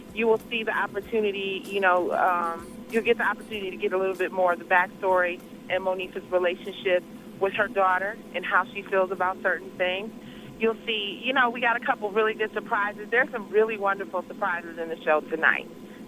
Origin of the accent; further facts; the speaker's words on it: Detroit, Michigan, United States; from Detroit